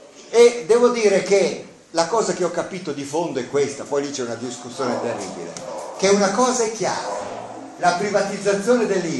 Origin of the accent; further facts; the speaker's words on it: Bologna, Emilia-Romagna, Italy; che vengo da Bologna, che, fatto, che sono nato a Bologna